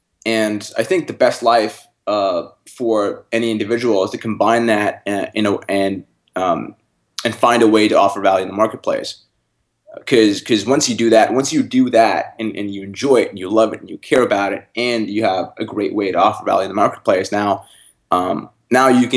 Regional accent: North India, India; I grew up in North India, and there's significant differences between the North and the South

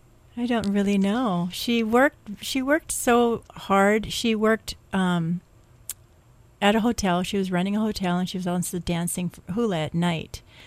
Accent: Honolulu, Hawaii, United States; Honolulu. My mother moved quite a bit through my young years. Nu'uanu to Kahala, then finishing high school in Kuleo'o.

